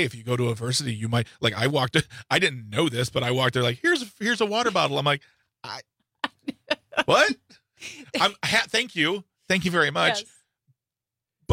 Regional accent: United States; I'm an American kid who went to school.

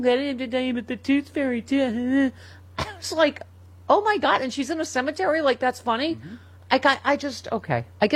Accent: Buffalo, New York, United States; I grew up in Buffalo.

